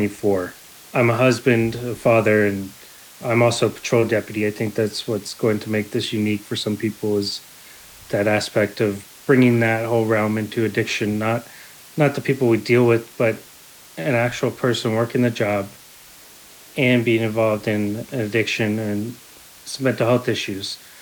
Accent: Hillsboro, United States; I grew up in Hillsboro when I was a child.

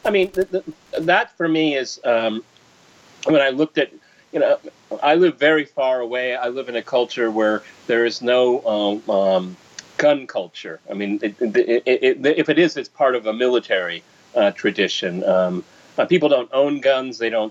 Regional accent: Colorado, United States; when I was growing up, as a child, I grew up in Colorado

